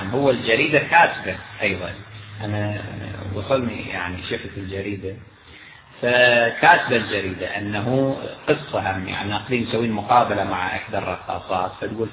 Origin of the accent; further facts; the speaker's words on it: Kuwait; لأنه تدرون أنا يعني من الكويت يعني أرتبط ببلدي كثيرا